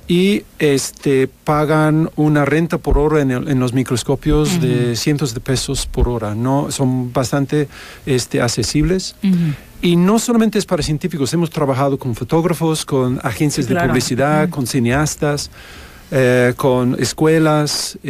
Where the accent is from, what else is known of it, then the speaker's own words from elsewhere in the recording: England, United Kingdom; Spanish is a second language; moved away as an adult; now in Mexico; Yo soy inglés. Uh-huh. Llevo 22 años en México. Llegué para hacer un proyecto de 2 años